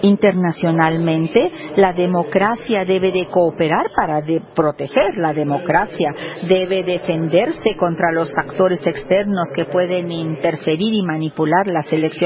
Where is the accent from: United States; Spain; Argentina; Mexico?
United States; en mi país, los Estados Unidos